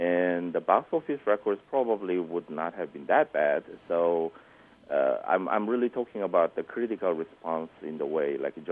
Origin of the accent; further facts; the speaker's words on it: South Korea; When I was growing up in Korea, of course, it was very, very Cold War framework.